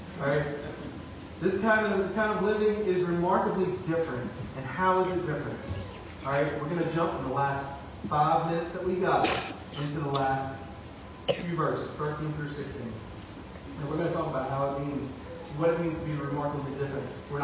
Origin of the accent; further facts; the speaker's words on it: Louisiana, United States; I'm from Louisiana. I'm used to loading my, look, 95% seasoning, 5% food, all right?